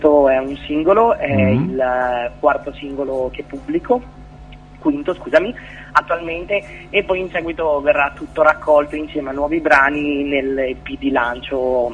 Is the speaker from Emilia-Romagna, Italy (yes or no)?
yes; Modena, Emilia-Romagna, Italy; è un ragazzo molto giovane di Modena, perché vengo da Modena.